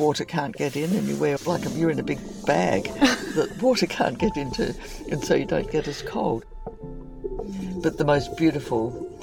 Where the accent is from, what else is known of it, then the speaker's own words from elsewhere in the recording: Adelaide, South Australia, Australia; I grew up in Adelaide, where it's currently being devastated